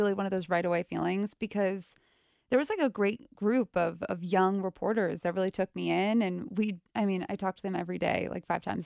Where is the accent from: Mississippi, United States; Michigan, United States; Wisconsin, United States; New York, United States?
New York, United States; now in Cincinnati, United States; I'm from the New York area.